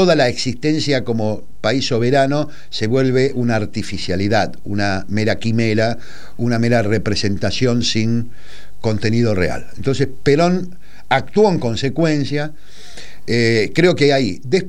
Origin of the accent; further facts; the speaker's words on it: Argentina; no hay un conflicto en nuestro país